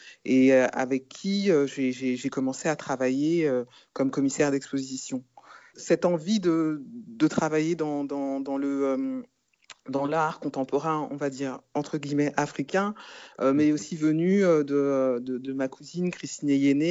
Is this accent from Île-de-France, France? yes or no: yes; Paris, Île-de-France, France; je suis commissaire indépendante basée à Paris. Je suis née à Paris, j'ai grandi dans cette ville.